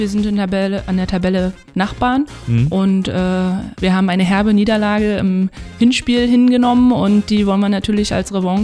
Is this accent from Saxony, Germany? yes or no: no; Berlin, Germany; now in Potsdam, Germany; ich komme ja aus Berlin, also um die Ecke